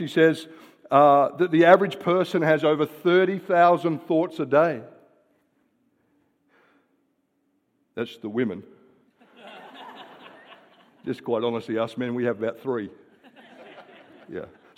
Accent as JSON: {"language": "English", "country": "Australia", "said": "That's even hard to say as an Australian, let alone as an English person, trust me."}